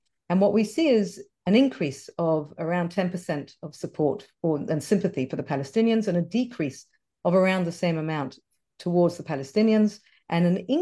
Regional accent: England, United Kingdom; I'm originally obviously from England.

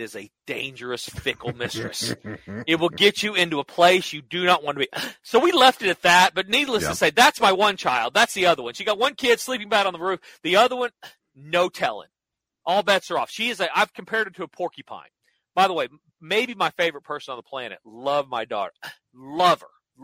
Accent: Oklahoma, United States; I grew up in Oklahoma. I know a thing or two about cockfighting.

